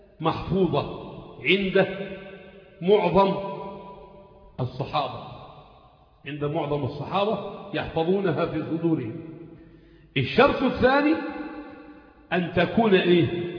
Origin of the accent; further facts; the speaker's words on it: Egypt; إحنا عندنا في مصر هنا الصعيد لهم إيه؟ لهجة